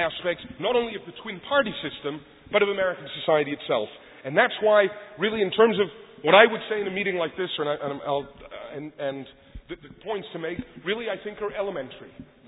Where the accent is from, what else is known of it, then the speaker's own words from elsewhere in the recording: Egypt; now in United States; I grew up in Egypt